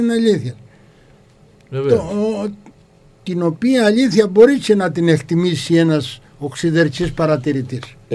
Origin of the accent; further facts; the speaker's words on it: Crete, Greece; accent: Cretan; first language Cretan Greek; Η μητρική μου γλώσσα είναι η κριτική. Αυτή που μιλούνταν πριν το 40. Και προσπαθώ να τη διατηρώ όσο γίνεται, να τη διατηρώ, να τη μιλώ και θέλω να τη μιλώ.